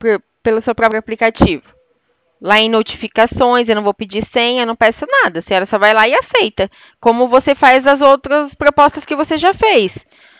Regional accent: Itu, São Paulo, Brazil; Não, eu sou daqui de Itu, interior de São Paulo.

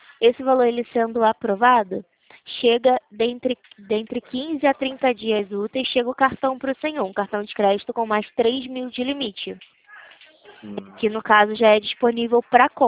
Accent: Rio de Janeiro, Brazil; Não, sou do Rio.

